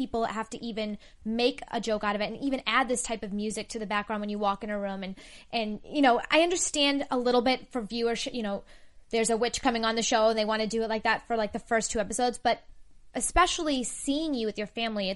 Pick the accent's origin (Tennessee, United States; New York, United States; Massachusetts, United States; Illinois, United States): Massachusetts, United States; No, yeah, I'm from Massachusetts.